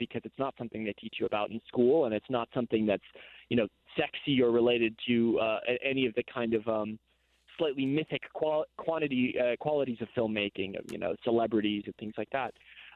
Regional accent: New Jersey, United States; I traveled around a lot as a kid, but I grew up mostly on the East Coast in New Jersey, suburban New Jersey, you know, about an hour and a half out of New York City.

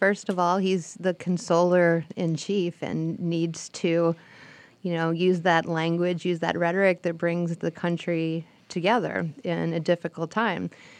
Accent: Ohio, United States; I grew up in Ohio. I have my own problems.

